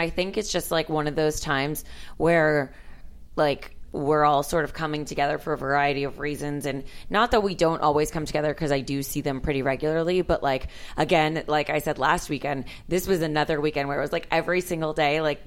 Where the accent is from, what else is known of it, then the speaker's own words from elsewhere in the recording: Miami, Florida, United States; It's funny because like you can take the girl out of Miami, but like